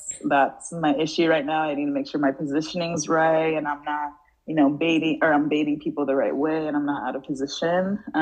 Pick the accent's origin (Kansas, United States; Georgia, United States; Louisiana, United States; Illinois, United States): Georgia, United States; And I think because she is just like so like South, like Atlanta, I'm from Georgia, like she, like nothing scares her.